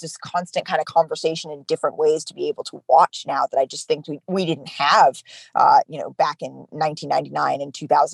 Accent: California, United States; it's been a shift from growing up in the Bay Area

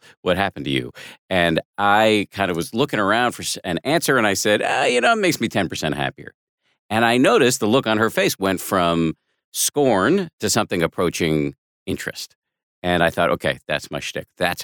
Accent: Boston, Massachusetts, United States; I went to school in Maine, but I'm from Boston, not far away.

